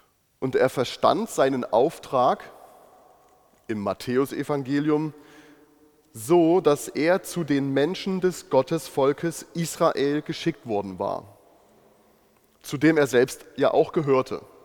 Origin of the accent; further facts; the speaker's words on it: Saxony, Germany; die ich als Kind in der Nachwendezeit in meiner sächsischen Heimat gehört habe.